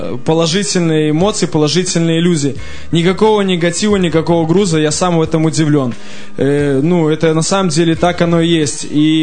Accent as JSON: {"language": "Russian", "town": "Gomel", "region": "Gomel Region", "country": "Belarus", "tie": "born or raised there", "also_born_or_lived": "Minsk", "said": "То есть это мой родной город, который я никогда не забываю, потому что родители оттуда, и то есть вся моя родня оттуда, и я там прожил какое-то определенное количество времени. То есть считаю свой город Гомель своим родным городом"}